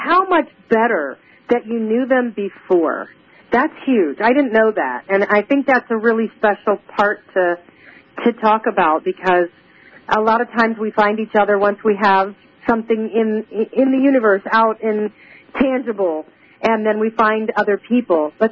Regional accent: United States; And I grew up in the United States never questioning.

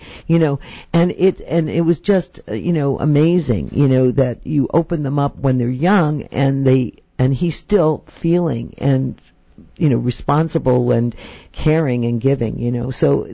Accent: New York City, New York, United States; I grew up in New York City, right? So there's not a lot of greenery, you know, around there.

